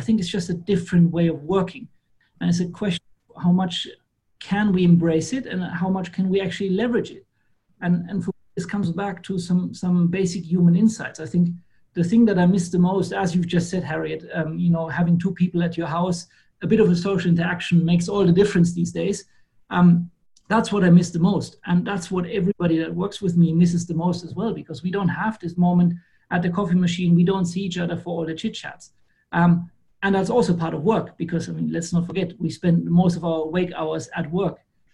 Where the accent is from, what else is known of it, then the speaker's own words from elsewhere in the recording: Germany; English is a second language; also born or lived in Belgium; now in Singapore; Probably can hear it. I'm from Germany originally. Now I'm based in Singapore.